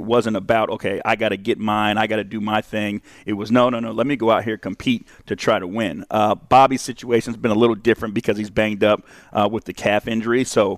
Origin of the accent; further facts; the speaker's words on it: Denver, Colorado, United States; But we grew up together in the Denver area.